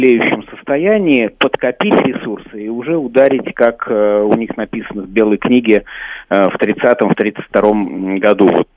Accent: Moscow, Russia; я из Москвы.

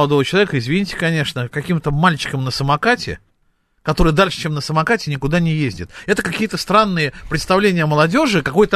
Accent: Saint Petersburg, Russia; now in Moscow, Russia; ну, я из Петербурга, да, видите, живу в Москве, но даже из Москвы я уезжал работать в Таганрог, например.

